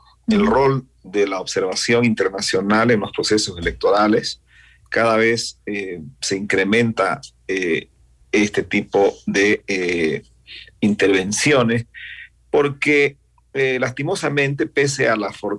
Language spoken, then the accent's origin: Spanish; Bolivia; yo soy de Bolivia